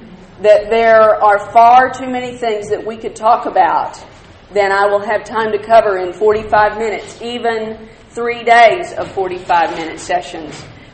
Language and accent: English; Texas, United States; I am now from Dallas, Texas. You probably couldn't tell that I'm a Texan.